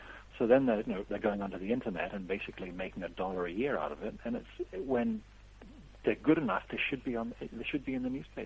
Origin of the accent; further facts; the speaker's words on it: New Zealand; When I was a kid and growing up in New Zealand, things were a little tight money-wise